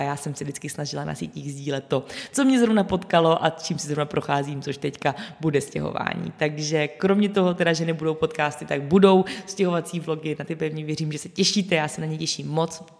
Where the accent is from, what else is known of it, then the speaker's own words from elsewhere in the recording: Brno, South Moravian Region, Czechia; já jsem vždycky bydlela v Brně od malička. Já jsem se narodila v Brně, pak jsme se přestěhovali 20 km za Brno, pak jsem se přestěhovala do Brna, když jsem studovala vysokou, pak jsem se přestěhovala se zpátky 20 km za Brno